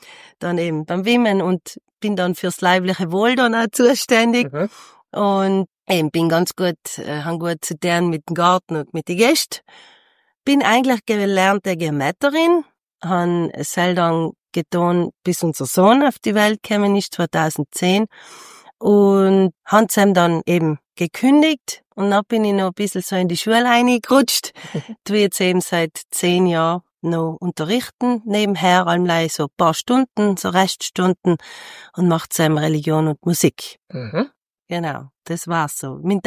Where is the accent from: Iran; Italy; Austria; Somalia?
Italy; Kaltern, Trentino-Alto Adige; now in St. Pauls, Italy; ich bin in Kaltersee aufgewachsen mit meinen zwei Schwestern, mit meinen Eltern und bin mittlerweile in St. Pauls, bin zusammen verheiratet und zwei Kinder. Wir haben einen Obst- und Weinbaubetrieb daheim.